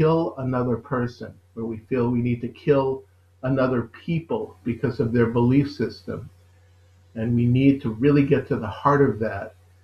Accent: United States; because of my belief system or because I'm American, they don't

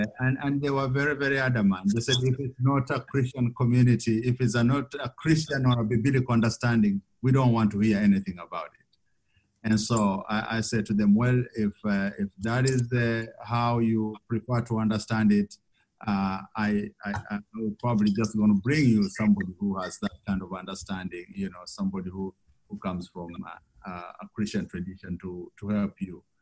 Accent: Kenya; now in Richmond, United States; I come from Kenya and I'm here now in Richmond, Indiana at Allen School of Religion. It's a Quaker school.

